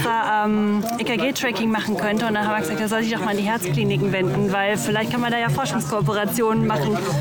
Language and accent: German; Freiburg, Baden-Württemberg, Germany; Ich kenne ja bei uns in Freiburg nur den wunderschönen Tümpel.